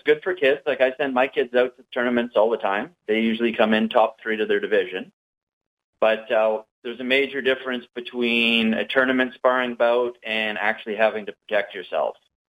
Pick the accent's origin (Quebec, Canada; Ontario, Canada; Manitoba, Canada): Ontario, Canada; Kapuskasing; moved away; I'm originally from Kapuskasing, Ontario, and I was moved here in 1986 with my father.